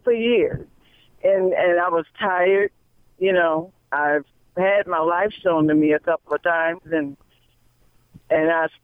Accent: Florida, United States; Well, I'm from Florida

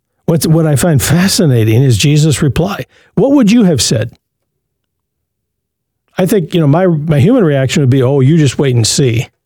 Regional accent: Michigan, United States; moved away; I grew up in, I'm in Pima County in Arizona. I grew up in Jackson County in Michigan.

